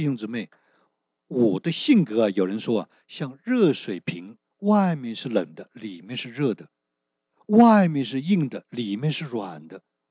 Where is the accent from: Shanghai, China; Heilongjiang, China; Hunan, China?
Hunan, China; 我们湖南人呢很多的送礼呢